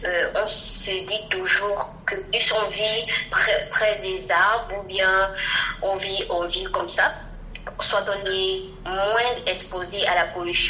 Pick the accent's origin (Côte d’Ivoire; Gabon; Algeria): Gabon; Moanda, Haut-Ogooué; now in France; On a grandi à Moanda, une petite ville du Togoué au Gabon. C'était une petite ville